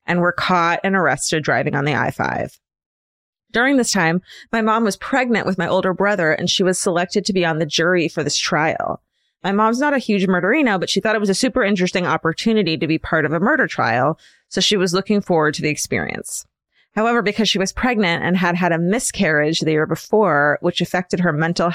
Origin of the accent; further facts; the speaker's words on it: Roseburg, Oregon, United States; my hometown of Roseburg, Oregon, a town that's small, conservative, and dull as hell.